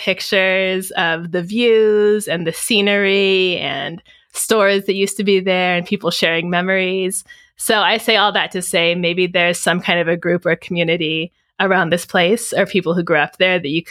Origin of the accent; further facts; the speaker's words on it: Mill Valley, California, United States; So I grew up in Mill Valley, California, a cute little town outside of San Francisco.